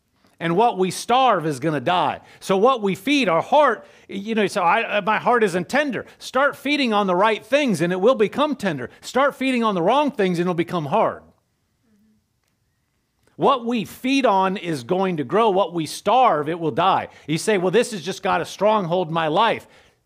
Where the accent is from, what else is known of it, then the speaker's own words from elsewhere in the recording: Nebraska, United States; I'm not a farmer, even though I'm from Nebraska. Not everybody in Nebraska is a farmer. I lived in the city